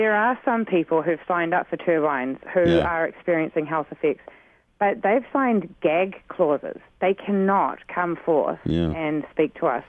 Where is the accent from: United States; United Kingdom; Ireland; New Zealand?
New Zealand; Maybe you can hear I have an accent. I'm from New Zealand.